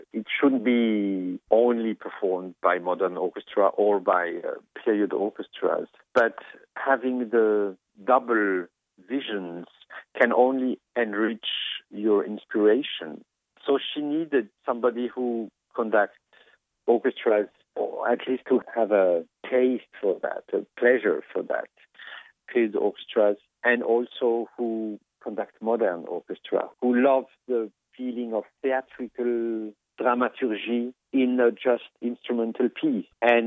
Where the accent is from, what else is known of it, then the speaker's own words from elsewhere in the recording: Grand Est, France; And I come from France, from Alsace, which is a French region with some German DNA.